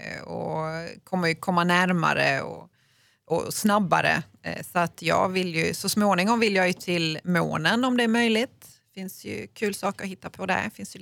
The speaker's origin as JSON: {"language": "Swedish", "town": "Malmö", "region": "Skåne", "country": "Sweden", "said": "Ja, eftersom jag kommer från Malmö, Skåne, så är det ju väldigt konstigt."}